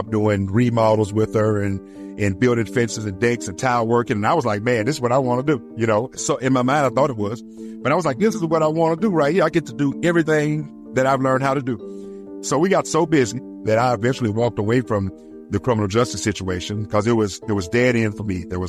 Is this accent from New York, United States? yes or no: no; Oxford, Mississippi, United States; I was born and raised here in Oxford, Mississippi.